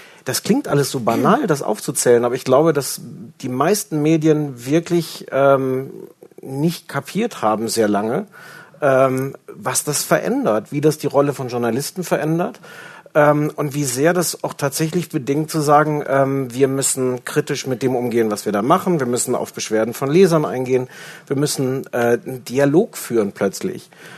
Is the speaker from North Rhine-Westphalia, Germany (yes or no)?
no; Osnabrück, Lower Saxony, Germany; Das war irgendwie wo das Krankenhaus ist, wo ich geboren bin, aber nicht, wo ich groß geworden bin. Und es ist dann einfach ein Vorort von Osnabrück.